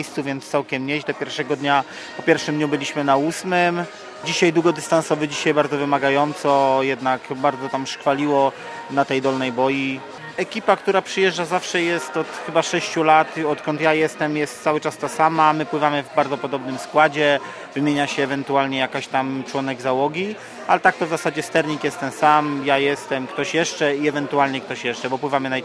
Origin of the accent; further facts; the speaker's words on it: central Poland, Poland; bo my z Polski Centralnej